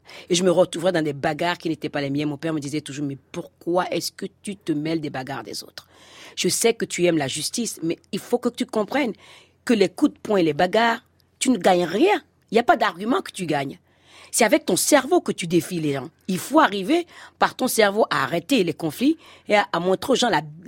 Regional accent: Cotonou, Littoral, Benin; now in France; Je venais d'arriver de Cotonou et c'était difficile pour moi. Et même si je parlais la langue française, il fallait s'adapter.

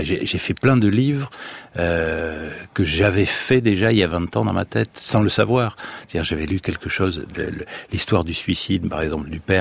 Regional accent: Nouvelle-Aquitaine, France; moi qui ai toujours connu le Pays Basque

